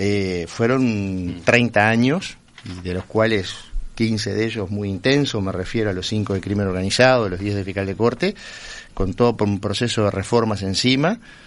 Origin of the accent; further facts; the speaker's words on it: Cerro Largo, Uruguay; born there; Yo tengo un origen, por así decirlo, nacionalista, porque nací en Cerro Largo y era absolutamente imposible no ser nacionalista teniendo un padre que nació en la novena sección del departamento de Cerro Largo. Después, claramente, tuve una formación católica